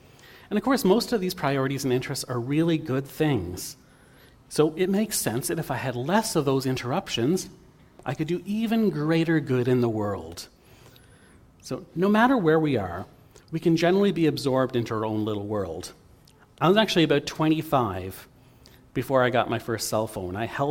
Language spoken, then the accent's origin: English; Prince Edward Island, Canada; I grew up in Prince Edward Island. My family had a shore lot.